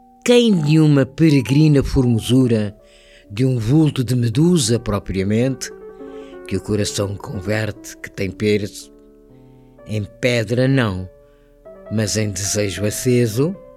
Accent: Mozambique; now in Portugal; Sim, nasci e cresci em Moçambique. E depois estudei aqui em Portugal, depois voltei para Moçambique

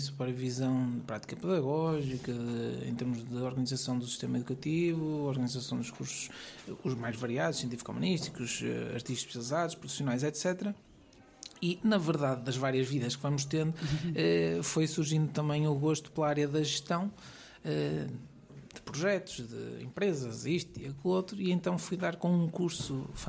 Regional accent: Vila Nova de Gaia, Norte, Portugal; comecei a ter aulas de piano... tinha eu 9, 10 anos, isto em Vila Nova de Gaia, onde nasci.

